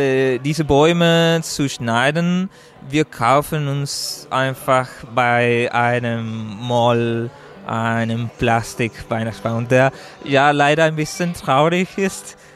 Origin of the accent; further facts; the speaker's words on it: Santiago, Santiago Metropolitan Region, Chile; German is a second language; Ich komme aus dem Hauptstadt in Santiago.